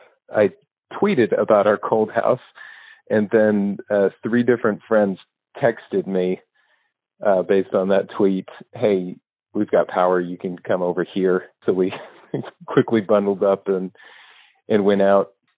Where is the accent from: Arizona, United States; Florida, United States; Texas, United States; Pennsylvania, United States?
Texas, United States; Fort Worth; from Fort Worth, and I've been without power since 2 a.m.